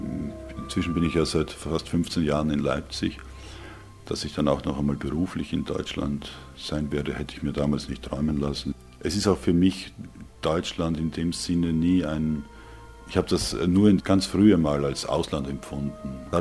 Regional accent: Austria; also born or lived in Germany; dann sollte man als Österreicher gefälligst auch an Österreich denken und das mache ich auch.

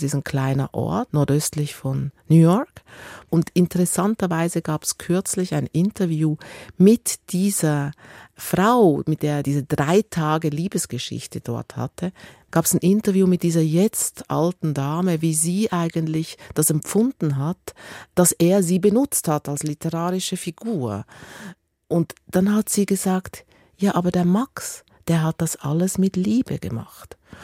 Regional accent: Switzerland; Ich bin Schweizerin, wie man hört

